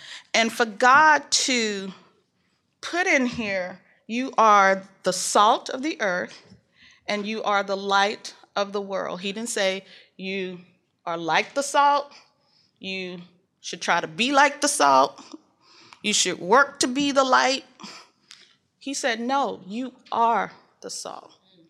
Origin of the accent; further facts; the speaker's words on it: the South, United States; I want people to know that I'm a Southerner.